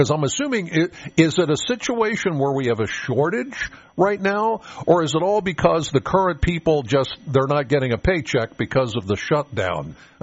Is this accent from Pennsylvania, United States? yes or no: yes; Pennsylvania, United States; Should we tell Jennifer that we're from Pennsylvania and they don't seem to have a budget either?